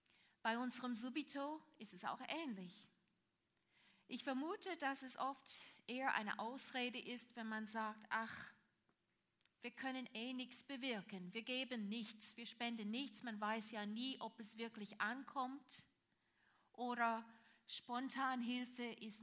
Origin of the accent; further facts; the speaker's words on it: Switzerland; Aber das ist bei uns in der Schweiz auch so.